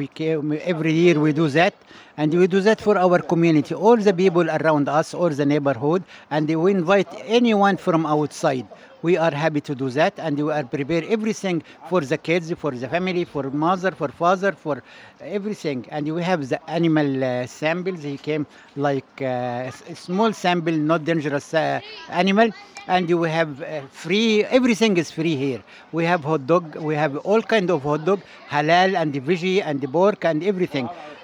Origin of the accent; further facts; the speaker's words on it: Egypt; English is a second language; now in Halifax, Canada; I came from Egypt for 25 years.